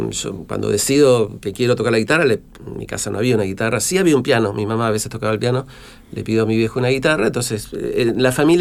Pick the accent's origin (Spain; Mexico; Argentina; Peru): Argentina; Bahía Blanca, Buenos Aires Province; now in Neuquén, Argentina; yo no soy originalmente de acá, nací en otra ciudad, pero me curé, o sea, porque soy de Bahía Blanca, pero me curé, ya no soy más bahiense.